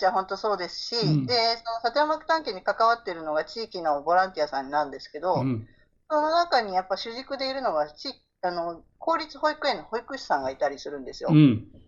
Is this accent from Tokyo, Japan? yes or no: no; Yokohama, Kanagawa, Japan; 長野県、もともと横浜の出身なので、都会でずっと体操のコーチやってましたけど